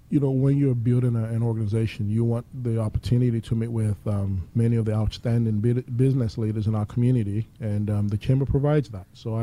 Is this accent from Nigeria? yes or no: yes; Lagos, Nigeria; now in United States; It was always my dream to go to college in America, growing up in Lagos, Nigeria.